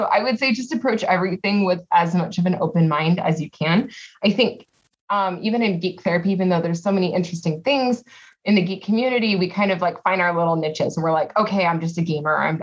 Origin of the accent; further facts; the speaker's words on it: Scotland, United Kingdom; I'm white, but I'm a Scotsman